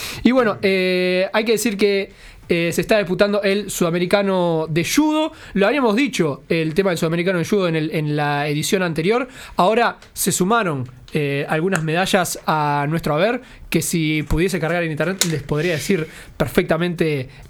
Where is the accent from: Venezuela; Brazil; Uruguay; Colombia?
Uruguay; somos uruguayos, claro. Aunque estemos en Francia, loco.